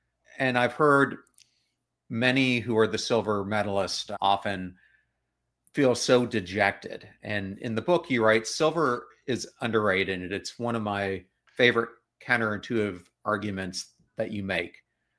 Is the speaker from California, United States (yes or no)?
no; Pennsylvania, United States; I'm a huge Philadelphia Eagles fan because I grew up in Pennsylvania.